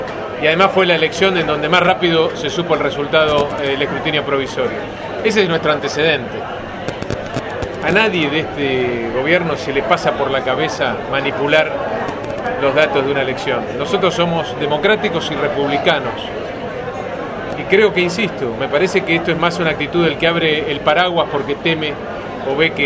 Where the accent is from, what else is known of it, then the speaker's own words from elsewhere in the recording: Tierra del Fuego, Argentina; Yo vengo de Tierra del Fuego